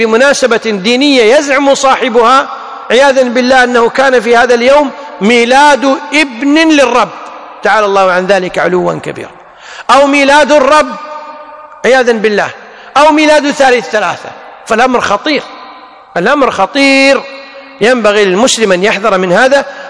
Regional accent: Kuwait; وعندنا في الكويت

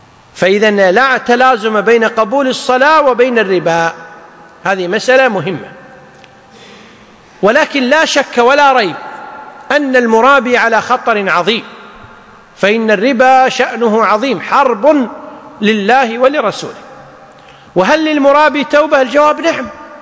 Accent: Kuwait; مثل عندنا في الكويت هيئة الفتوى خاصة لمثل هذه المصالح

